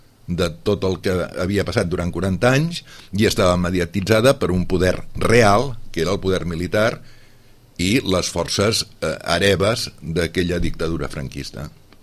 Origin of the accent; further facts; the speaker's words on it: Catalonia, Spain; born there; Jo he nascut a Catalunya, em sento català, he parlat en català, he pensat en català, he somiat en català, he estimat en català. Em sento amb una relació profunda amb el país.